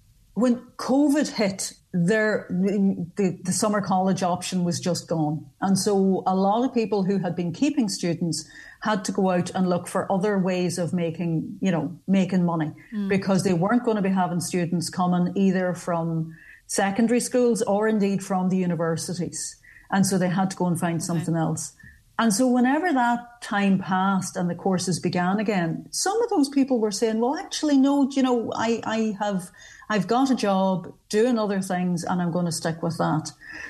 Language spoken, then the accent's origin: English; Strabane, Northern Ireland, United Kingdom; I grew up in Strabane. I wasn't able to start learning Irish until I went to secondary school.